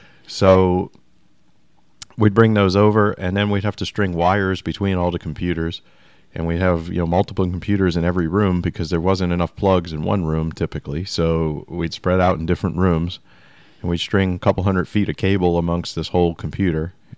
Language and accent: English; New Orleans, Louisiana, United States; I'm from New Orleans